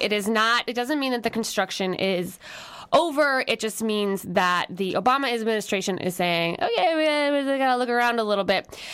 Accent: Wisconsin, United States; I mean, I remember I'm from Wisconsin, and during the like uprising in Wisconsin, back years ago, people were occupying the Capitol

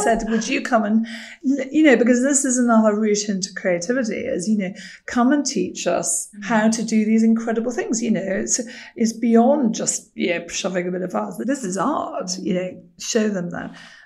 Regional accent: Edinburgh, Scotland, United Kingdom; You just turn up and you go … from Edinburgh. So I just did that.

